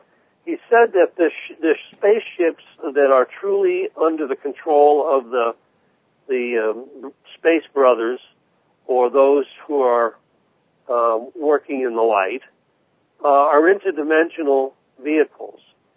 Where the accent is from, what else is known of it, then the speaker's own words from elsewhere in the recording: Jersey City, New Jersey, United States; I originally hail from New Jersey, and I had the good fortune of growing up in Jersey City at a time when it was a really, really special place to be